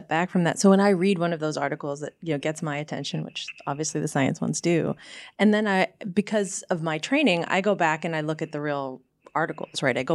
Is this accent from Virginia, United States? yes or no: no; Maine, United States; So I'm from Maine, which is one of the worst states for Lyme disease, right?